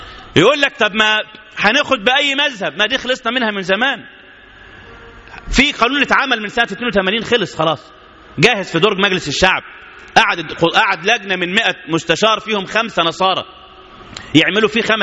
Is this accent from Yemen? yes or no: no; Egypt; بتكلم انا باسم واحد مواطن، انا مصري مسلم،